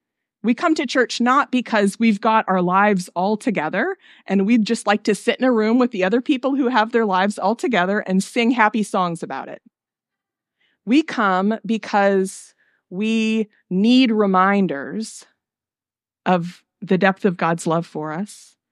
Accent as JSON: {"language": "English", "region": "Nebraska", "country": "United States", "tie": "born or raised there", "said": "When I was growing up in Nebraska, pretty much everyone in our community was connected to a church."}